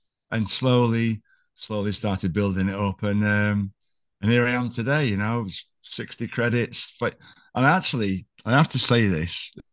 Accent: Liverpool, North West England, United Kingdom; I didn't know I was Russian at the time. I'm from Liverpool. All right, sir, mate, I'm from Liverpool. All right, so this is how we talk.

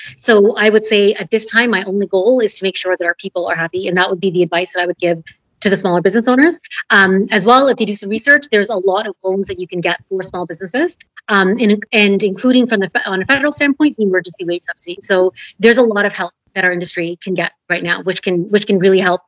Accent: Scotland, United Kingdom; So I'm definitely from Scotland.

